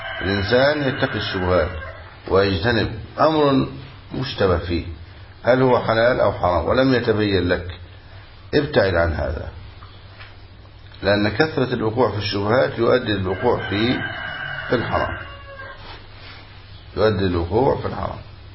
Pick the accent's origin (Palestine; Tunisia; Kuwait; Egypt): Egypt; وعندنا في مصر